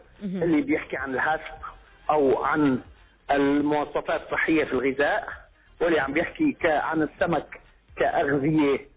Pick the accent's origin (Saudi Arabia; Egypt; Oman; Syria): Syria; يعني أنا أعطيت مثال من بلدي سوريا، لدينا زراعة القطن